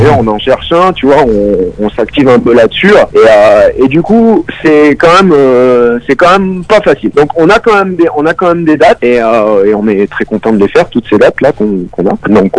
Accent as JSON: {"language": "French", "town": "Fontaine", "region": "Auvergne-Rhône-Alpes", "country": "France", "said": "On vient de la banlieue de Grenoble, en fait, d'une ville à côté qui s'appelle Fontaine."}